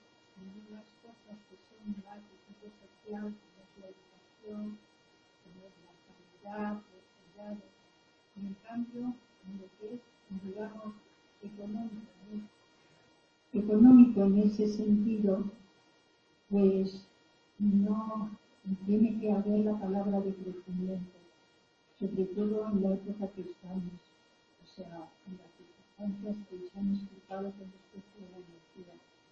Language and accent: Spanish; Real de San Vicente, Castilla-La Mancha, Spain; also born or lived in Madrid; soy de aquí de Real de San Vicente, pero viví en Madrid